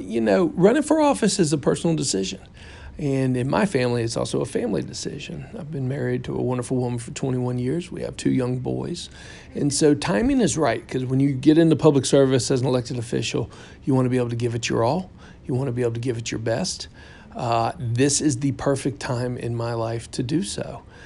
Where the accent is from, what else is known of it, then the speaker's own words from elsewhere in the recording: Tallahassee, Florida, United States; A lot of people don't realize that I grew up here in Tallahassee.